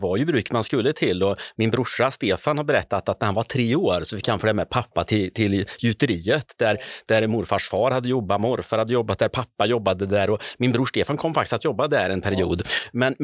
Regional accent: Björneborg, Värmland, Sweden; Jag har ju med mig så mycket från Björneborg.

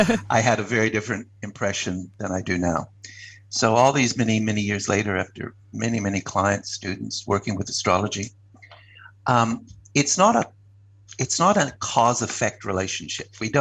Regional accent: Canada; now in Australia; I'm from Canada originally

